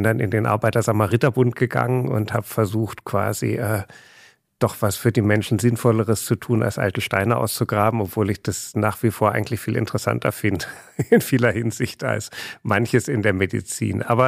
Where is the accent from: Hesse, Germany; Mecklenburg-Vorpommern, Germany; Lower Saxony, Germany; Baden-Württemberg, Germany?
Baden-Württemberg, Germany; Ludwigsburg; Aber groß geworden bin ich in Ludwigsburg, also nicht weit von hier, bei Stuttgart.